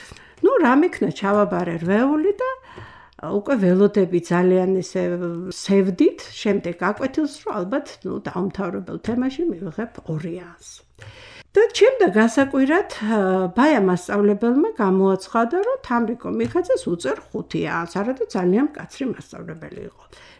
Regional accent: Tbilisi, Georgia; დავიბადე და გავიზარდე თბილისში და ბუნებრივია, რომ ძალიან მიყვარს ეს ქალაქი.

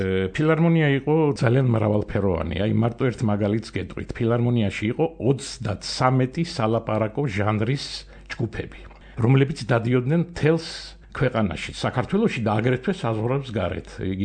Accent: Tbilisi, Georgia; დავიბადე თბილისში, მშობლები თბილისელები, papa ბებია თბილისელები, თბილისში ვისწავლე 50-ე სკოლა დაამთავრე, ლენინგრადში ვსწავლობდი, მერე დაამთავრე თბილისის თეატრალური ინსტიტუტი

